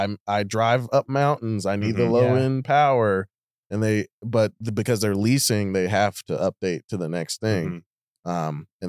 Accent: Greenville, North Carolina, United States; Dave's from my hometown. Yeah. Yeah. Oh, Greenville, North Carolina.

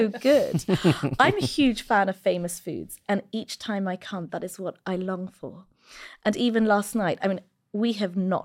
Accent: London, United Kingdom; I was born in London. Mm-hmm. I was raised in London.

